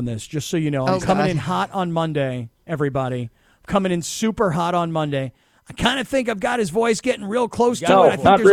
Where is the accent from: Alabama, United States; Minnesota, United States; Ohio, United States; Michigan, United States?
Ohio, United States; Dayton; I mean, look, I'm from Dayton, and in Dayton, we produce coaches, okay?